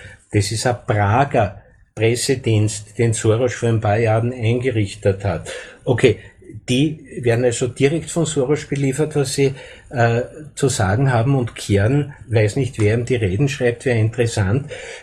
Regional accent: Austria; Und es ist illegal, jetzt als Österreicher die Nichtregistrierten aufzunehmen. Das interessiert hier niemanden in Österreich.

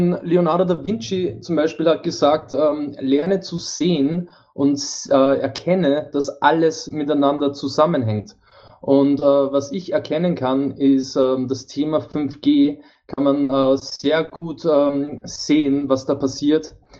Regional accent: Upper Austria, Austria; born there; ich bin eigentlich gebürtig aus Oberösterreich und bin zweisprachig erzogen worden mit Deutsch und mit Englisch.

